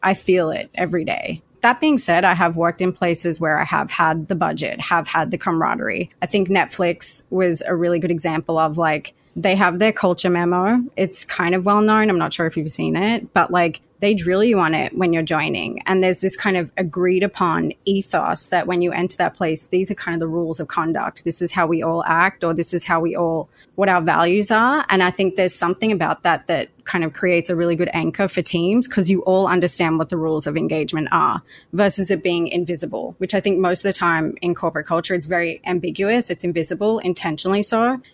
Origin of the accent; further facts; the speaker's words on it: Australia; now in United States; In Australia, there's very few ways to actually make a livable wage centered around culture.